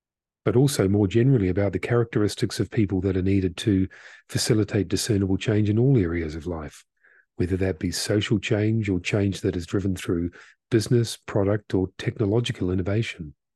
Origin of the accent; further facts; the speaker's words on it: New Zealand; a number of underrepresented communities in my hometown in Aotearoa, New Zealand.